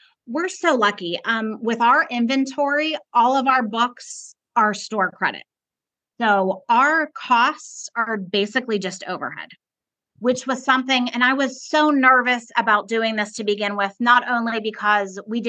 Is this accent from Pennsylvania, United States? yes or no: yes; Pittsburgh, Pennsylvania, United States; now in Myrtle Beach, United States; husband we'd moved to Myrtle Beach in 2010. We were kind of at loose ends. We both left professional jobs. We're both from Pittsburgh.